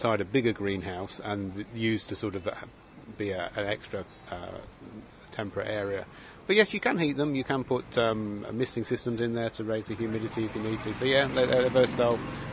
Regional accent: Northampton, East Midlands, United Kingdom; We're from Northampton.

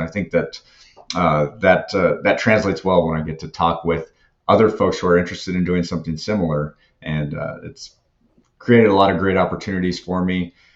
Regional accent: Arizona, United States; also born or lived in Colorado / New Mexico; So I grew up in Arizona. I've lived in Colorado, New Mexico.

